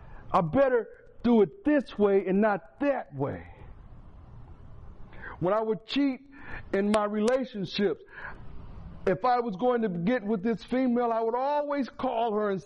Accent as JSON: {"language": "English", "town": "Fort Wayne", "region": "Indiana", "country": "United States", "tie": "born or raised there", "also_born_or_lived": "Buffalo, United States", "said": "We happened to stop in a place called Buffalo, New York. I was born in Buffalo, New York, and I came to Fort Wayne at an early age."}